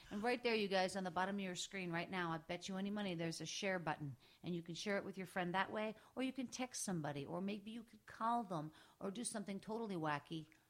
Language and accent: English; Pennsylvania, United States; states like Pennsylvania, my home state, which is amazing